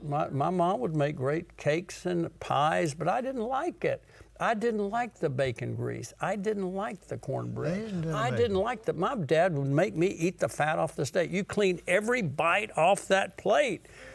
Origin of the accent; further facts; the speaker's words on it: Mississippi, United States; born there; I was born in Mississippi in the South. I was taught to eat, if you had beans or butter beans, there was bacon grease in there.